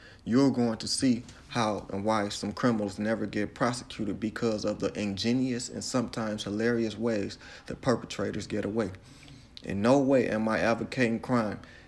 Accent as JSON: {"language": "English", "town": "Detroit", "region": "Michigan", "country": "United States", "tie": "born or raised there", "said": "I have to say that growing up on Detroit's east side in the Black Bottom, I seen some things"}